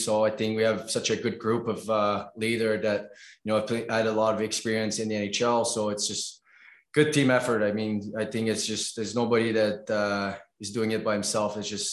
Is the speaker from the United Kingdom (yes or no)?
yes; England, United Kingdom; English is a second language; I know it's sometimes hard as an English guy to come in with a lot of French guy